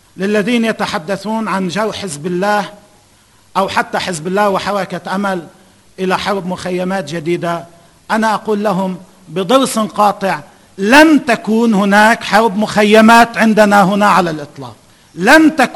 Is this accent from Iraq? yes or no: no; Lebanon; وأنا أيضا أدعو إلى أن نشعر نحن كلبنانيين بأهمية هذا الموضوع